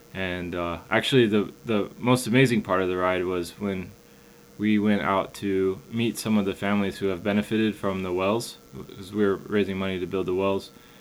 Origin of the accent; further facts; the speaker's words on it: United States; I'm from America.